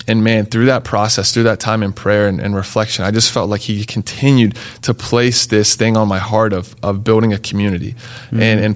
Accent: Raleigh, North Carolina, United States; But yeah, I grew up in Raleigh, North Carolina.

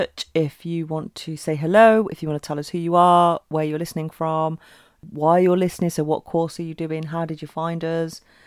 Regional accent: United Kingdom; We've actually got Buy Me a Tea, being British and all.

